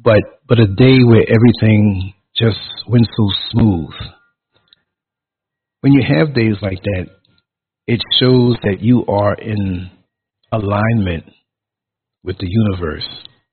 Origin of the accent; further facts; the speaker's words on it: New York, United States; accent: New York; He heard my New York accent.